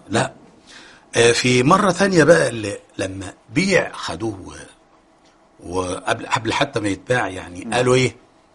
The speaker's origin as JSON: {"language": "Arabic", "country": "Egypt", "said": "وغير ذلك يعني حاجة بقى أنا بقولها لأهلي أهل مصر."}